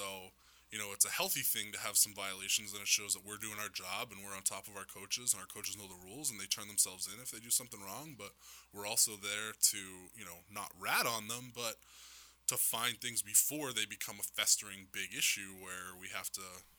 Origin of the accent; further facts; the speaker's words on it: Maine, United States; You know, I'm from Maine. If it's a 207 number, I'm going to call back.